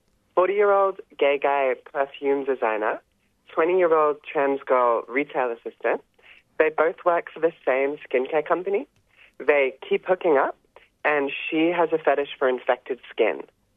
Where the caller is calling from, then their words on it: Victoria, Australia; I'm joining from Woiwurrung country.